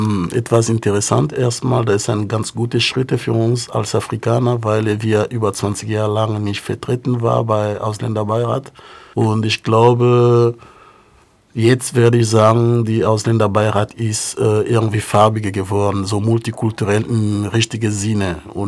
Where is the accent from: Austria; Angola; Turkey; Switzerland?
Angola; now in Germany; Ja, ich komme aus Angola. Ich bin seit 1983 hier in Deutschland.